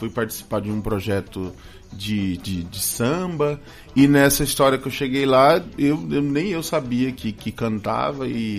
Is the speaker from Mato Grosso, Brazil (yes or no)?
yes; Cuiabá, Mato Grosso, Brazil; E sou nascido e criado no Tijucal, né?